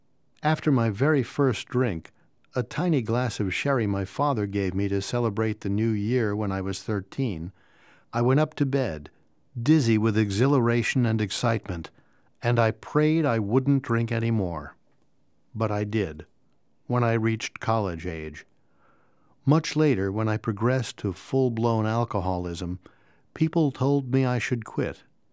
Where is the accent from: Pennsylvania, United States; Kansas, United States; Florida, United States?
Kansas, United States; I was raised in Kansas, the only child of loving parents who just drank socially.